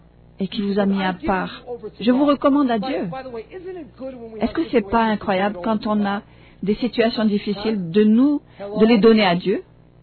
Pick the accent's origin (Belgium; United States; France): United States; New England; French is a second language; Et moi, je viens de la New England, là où il y a tellement de neige en avril.